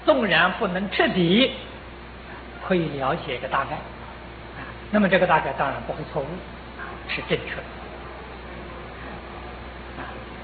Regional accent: China; 他也不像我们中国人讲灵魂啊

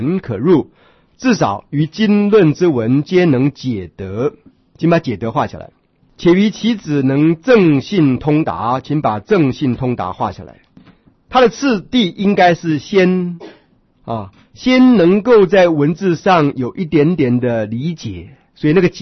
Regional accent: Taiwan; 这是我们台湾话很离俗不太好听的话

